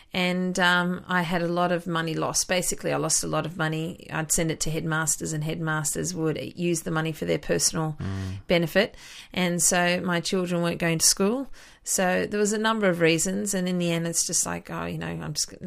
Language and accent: English; Armidale, New South Wales, Australia; we organised a group of volunteers from my hometown of Armidale